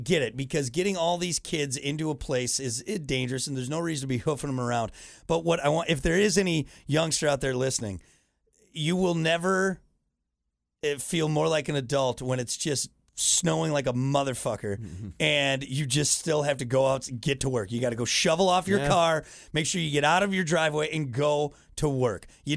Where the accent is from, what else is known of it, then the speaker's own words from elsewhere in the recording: Wisconsin, United States; Well, again, I'm used to it. Growing up in Wisconsin, like, I was used to it.